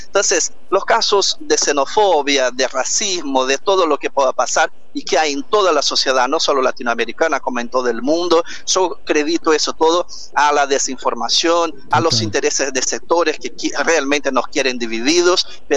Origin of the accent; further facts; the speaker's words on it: Brazil; Seguramente la mía como brasileño